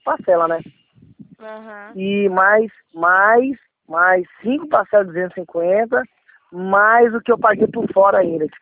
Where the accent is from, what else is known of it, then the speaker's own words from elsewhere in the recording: Linhares, Espírito Santo, Brazil; eu sou de Linhares, Espírito Santo.